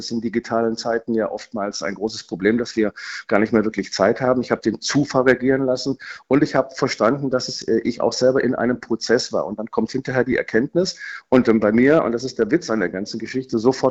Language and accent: German; Germany; wenn ich zurückkomme in meine Heimatstadt in Hamburg oder München, dann merke ich erstens, wie toll dieses Land ist, dieses tolle Deutschland